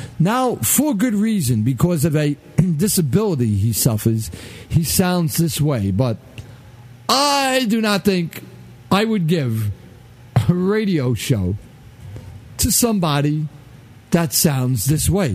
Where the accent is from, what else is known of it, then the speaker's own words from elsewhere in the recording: New York, United States; accent: New York; those aspects of my speech that make it obvious that I am a New Yorker, that doesn't mind sounding like a New Yorker.